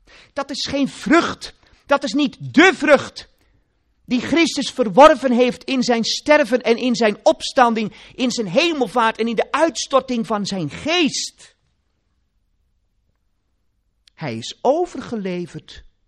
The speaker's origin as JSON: {"language": "Dutch", "town": "Kinderdijk", "region": "South Holland", "country": "Netherlands", "tie": "born or raised there", "said": "Het was mijn predikant als jochie in Kinderdijk, waar ik vandaan kom. Dus ik ben weer een beetje op thuisbodem."}